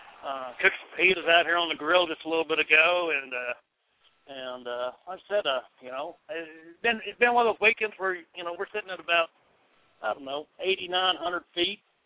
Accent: New Mexico, United States; we're in northern Mexico right now, and I grew up in New Mexico, and but, you know, you don't think of New Mexico for barbecue, number one.

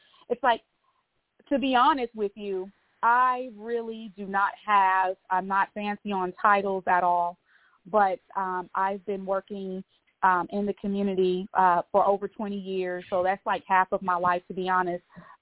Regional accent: Fresno, California, United States; But, yes, born and raised in West Fresno. You know, I grew up in the 80s and 90s.

